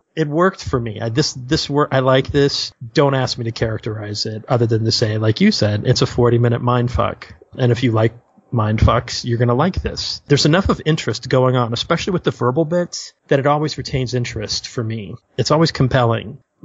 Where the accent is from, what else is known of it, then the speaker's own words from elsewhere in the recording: Midwest, United States; Now, I'm from the Midwest, and I've seen funnel clouds